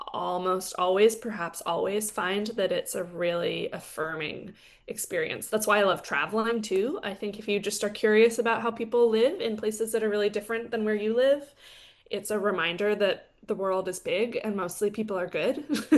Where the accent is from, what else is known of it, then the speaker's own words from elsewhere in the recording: California, United States; I grew up in Northern California, and being in eucalyptus and redwood trees really reminds me of kind of it just feels really calming and grounding to me.